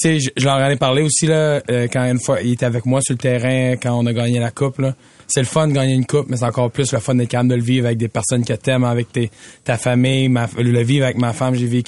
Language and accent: French; Quebec, Canada; Un petit gars de la Rive-Sud de Montréal qui a joué son football secondaire, puis au cégep à la Rive-Sud de Montréal, à Saint-Jean-sur-Richelieu.